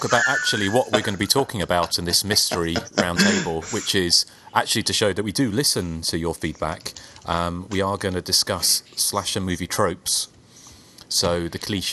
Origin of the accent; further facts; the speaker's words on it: United Kingdom; Well, me being British, obviously that kind of works.